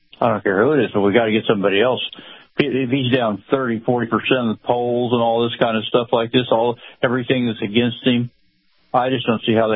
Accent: Tampa, Florida, United States; About Steve Garvey, he's actually from my hometown here in Tampa, Florida.

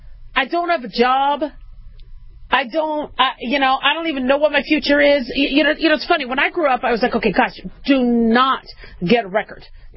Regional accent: Las Vegas, Nevada, United States; I grew up in Vegas when we had 99-cent shrimp cocktail, 99-cent prime rib or whatever.

